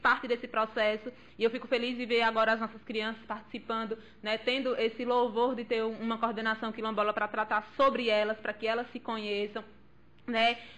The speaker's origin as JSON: {"language": "Portuguese", "town": "Lage dos Negros", "region": "Bahia", "country": "Brazil", "said": "ele trouxe para a secretaria uma pessoa que é de uma região quilombola. Eu sou de Lajes dos Negros, eu sou da comunidade de Patos, eu conheço a realidade do nosso povo."}